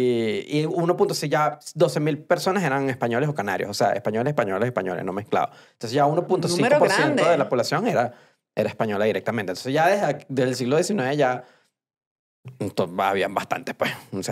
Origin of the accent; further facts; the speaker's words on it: Maracaibo, Zulia, Venezuela; ya le puedo decir que soy maracucho y nadie más